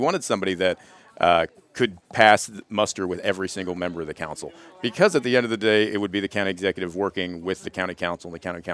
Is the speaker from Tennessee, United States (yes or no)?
no; Catonsville, Maryland, United States; Growing up in Catonsville, growing up in this area